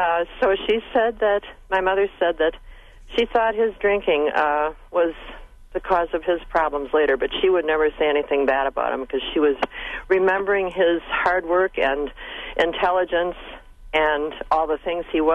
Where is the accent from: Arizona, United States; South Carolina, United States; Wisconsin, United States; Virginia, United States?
Wisconsin, United States; Waupaca; And I am from Wapaka, and as I said, my mother went to school in Manawa with him